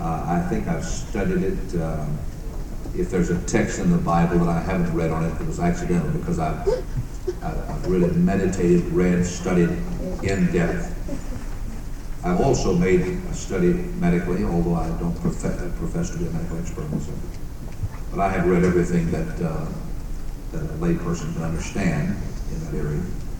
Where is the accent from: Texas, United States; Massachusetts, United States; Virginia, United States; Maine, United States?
Virginia, United States; Lynchburg; I was raised up as a segregationist. I was born and raised in Virginia, Lynchburg, Virginia.